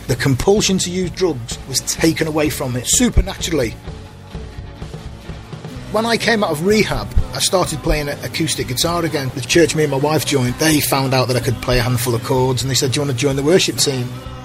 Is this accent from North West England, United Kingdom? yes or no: yes; Chester, North West England, United Kingdom; I grew up in Chester. Grew up in a pretty normal working class family. Two brothers and a sister. Mum and dad both worked hard. Grew up in a fairly decent area, a place called Hoole in Chester. We weren't posh. We were working class.